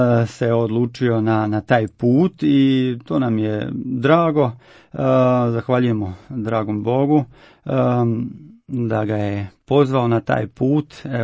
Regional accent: Bosnia & Herzegovina; also born or lived in Switzerland; now in Croatia; I kako smo u ratnom vihoru izgubili roditeljske kuće u Bosni, oba dvoje smo rodom iz Bosne, kupili smo gradilište i napravili obiteljsku kuću u Hrvatskoj.

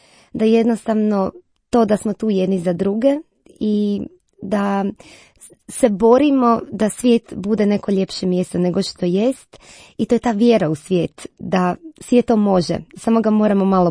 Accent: Split, Split-Dalmatia County, Croatia; now in Zagreb, Croatia; Pa evo, dolazim iz Splita, ali došla sam na studij u Zagreb

